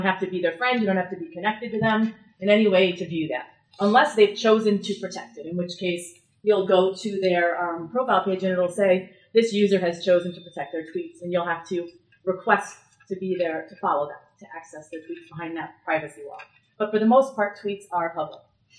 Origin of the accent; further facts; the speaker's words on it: Rochester, New York, United States; I'm an attorney. I'm from Rochester, New York.